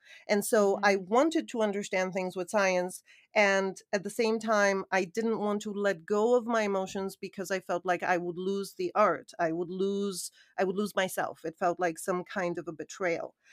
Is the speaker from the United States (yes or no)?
no; Canada; also born or lived in Sofia, Bulgaria; I was an immigrant in Canada. I was born in Sofia and we moved to Canada when Sofia, Bulgaria, not everyone knows where that is, when I was quite young.